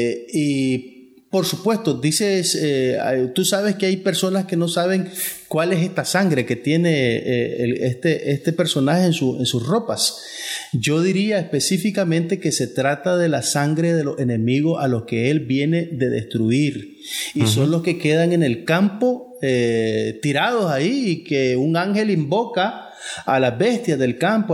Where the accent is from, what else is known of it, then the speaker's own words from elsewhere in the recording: Managua, Nicaragua; de Managua, Nicaragua.